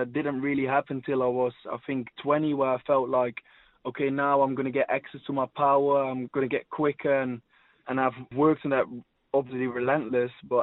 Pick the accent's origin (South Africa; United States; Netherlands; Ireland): Netherlands; English is a second language; moved away; when I came from Holland, where we are a bit lower in our stance and etc., which you still sometimes find in my game a little bit